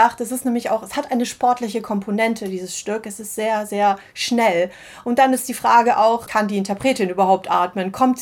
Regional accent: Moldova; German is a second language; now in Germany; wenn ich jetzt mich selber anschaue, wie ich nach Deutschland gekommen bin, auch aus der Republik Moldau, also wie ich mich auch in Europa bewegt habe

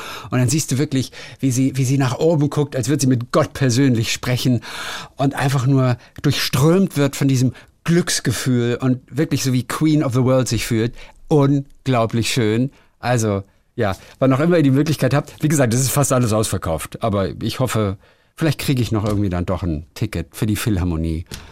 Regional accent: Cologne, North Rhine-Westphalia, Germany; born there; Für mich als gebürtige Kölnerin ein ganz normaler Satz.

